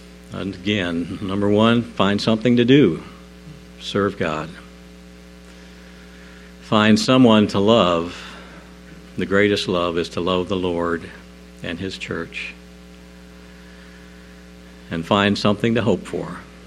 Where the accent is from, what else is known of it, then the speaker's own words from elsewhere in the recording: Rolla, Missouri, United States; we're from Rolla, and Route 66 goes right through Rolla.